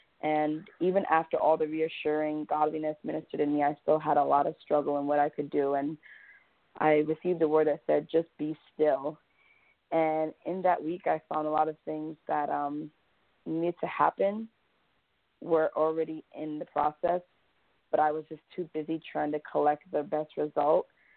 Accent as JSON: {"language": "English", "region": "East Coast", "country": "United States", "lives_now": "San Diego, United States", "said": "So I was a transplant to San Diego. That's a pretty vernacular term out here, meaning I'm from the East Coast, came out here, made a living"}